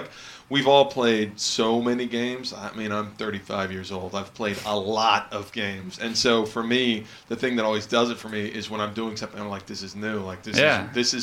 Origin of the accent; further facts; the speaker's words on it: Kansas City, United States; I'm from Kansas City, so typical.